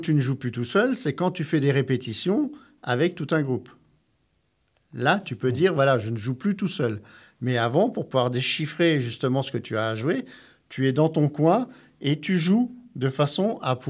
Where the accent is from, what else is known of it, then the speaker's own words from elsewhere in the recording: Alençon, Normandy, France; moi, je viens d'Alençon. Et ça fait déjà pas mal d'années que j'habite à Alençon.